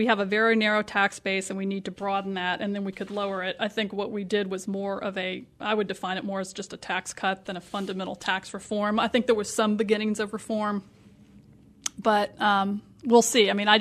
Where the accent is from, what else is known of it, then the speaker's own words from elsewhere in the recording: Tennessee, United States; now in North Carolina, United States; like I said, I'm from Tennessee. I came to the state because of education.